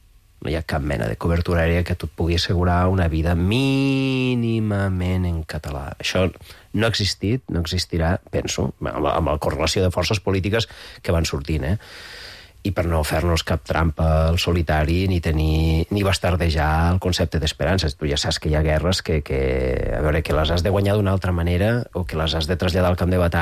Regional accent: Aragon, Spain; Clar, jo vinc de la Franja

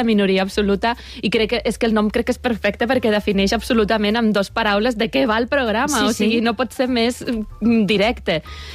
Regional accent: Lleida, Catalonia, Spain; accent: Lleida Catalan; poder parlar català i català de Lleida, més, que és que estic molt orgullosa del meu català. Se'm nota l'accent, no? No se'm ha enganxat molt a Barcelona, no?

